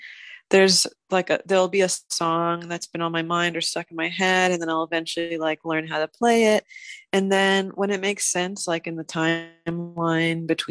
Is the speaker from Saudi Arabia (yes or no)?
yes; Saudi Arabia; also born or lived in Syria; My parents are Syrian Armenian. And I was born in Syria, but I was raised in Saudi Arabia, which is really strictly Muslim country. But I was raised in an American school.